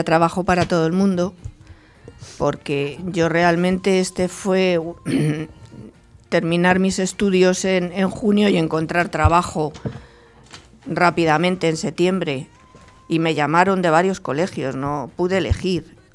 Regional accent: Navalcarnero, Community of Madrid, Spain; born there; Nací en Navalcarnero un día de mayo de 1954. Mi lugar de nacimiento no fue casual, porque estaba decidido que debía venir al mundo en este pueblo de mi madre

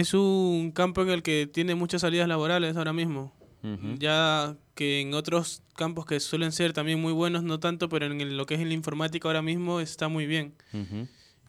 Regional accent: Ecuador; Yo también soy de Ecuador.

